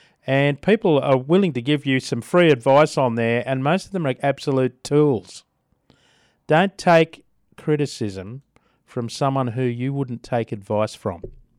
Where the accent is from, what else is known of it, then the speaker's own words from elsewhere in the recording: Australia; Not that we would be expecting any from China at the moment, I don't think, as an Australian.